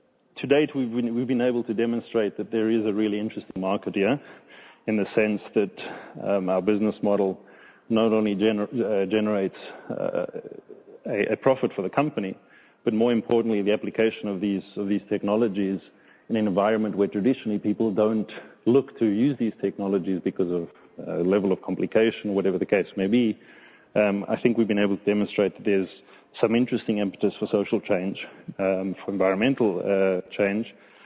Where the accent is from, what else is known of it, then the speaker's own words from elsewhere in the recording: South Africa; born there; because I was born in South Africa.